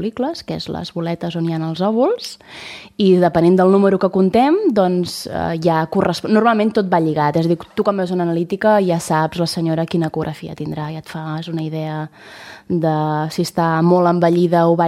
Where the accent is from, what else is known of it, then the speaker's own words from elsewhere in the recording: Sant Celoni, Catalonia, Spain; i sóc filla de Sant Celoni.